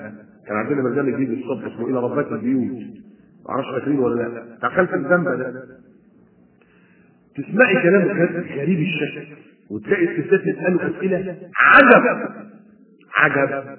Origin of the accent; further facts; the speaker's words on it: Alexandria, Alexandria Governorate, Egypt; حاجة كانت عندنا في اسكندرية